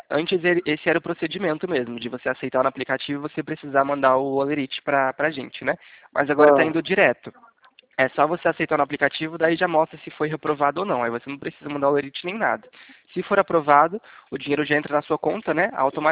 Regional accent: São Roque, São Paulo, Brazil; eu sou de São Roque.

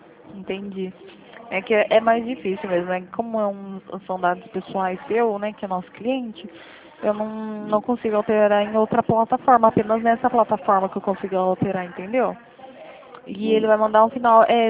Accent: Rio Claro, São Paulo, Brazil; eu sou de Rio Claro, São Paulo, aqui é 19.

